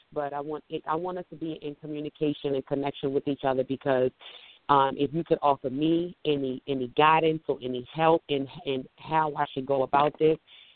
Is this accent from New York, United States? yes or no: no; Baltimore, Maryland, United States; now in Charlotte, United States; I am from Baltimore. I now reside in Charlotte, North Carolina.